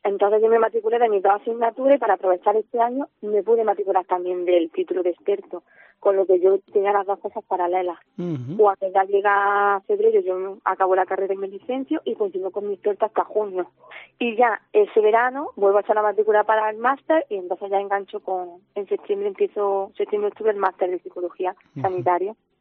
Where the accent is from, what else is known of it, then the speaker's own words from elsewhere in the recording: Jaén, Andalusia, Spain; yo soy de Jaén, eso partiendo por ahí, entonces yo ya vivo ya en Jaén, no tuve que buscar universidad fuera ni nada